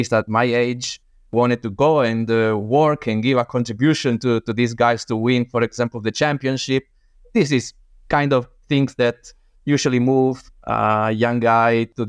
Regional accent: Calabria, Italy; English is a second language; Calabria region. I grew up at the very end of the booth, you know, that Italy booth section. And I grew up here.

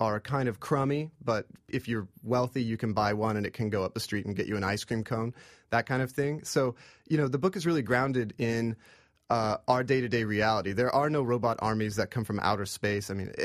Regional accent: Oklahoma, United States; Well, I grew up in Oklahoma and in the Cherokee Nation, and I'm part Cherokee

